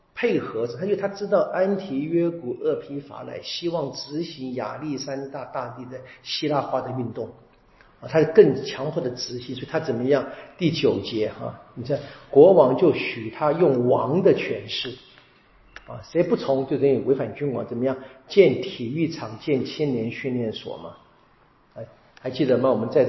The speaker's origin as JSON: {"language": "Chinese", "country": "Taiwan", "tie": "born there", "said": "我们在台湾这个特殊的环境，我们都是在台湾活的嘛，对不对？我在台湾生的，对不对？我父母亲来自大陆，"}